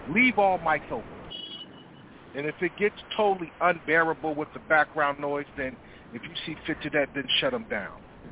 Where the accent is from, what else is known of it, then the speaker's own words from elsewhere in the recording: New Jersey, United States; Yes, I am from New Jersey. I had to make an emergency visit down here to Virginia.